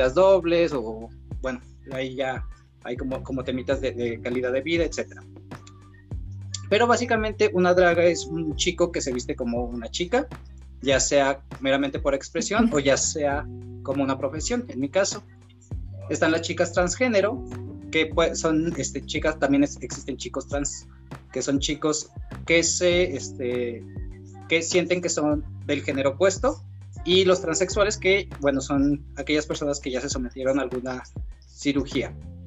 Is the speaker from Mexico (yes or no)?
yes; Guadalajara, Jalisco, Mexico; Yo soy de Guadalajara, les puedo hablar de lo que pasa aquí